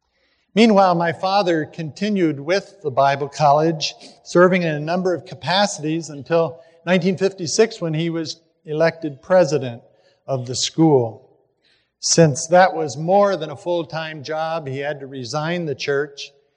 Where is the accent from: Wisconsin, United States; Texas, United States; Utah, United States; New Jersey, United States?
Texas, United States; Dallas; born there; I was born on March the 4th, 1944, in Dallas, Texas, where my father was in seminary.